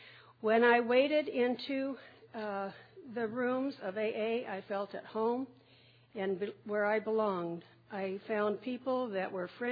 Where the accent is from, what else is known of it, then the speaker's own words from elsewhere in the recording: Albuquerque, New Mexico, United States; from Albuquerque, New Mexico.